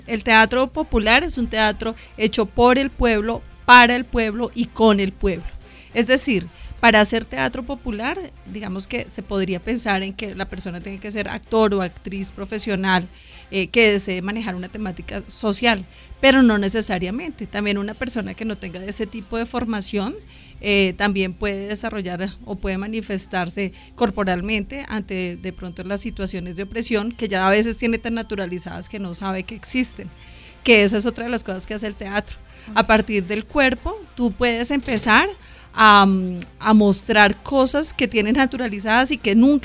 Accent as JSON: {"language": "Spanish", "country": "Colombia", "said": "soy un ciudadano, un colombiano más, una colombiana más preocupada por lo que sucede en el país"}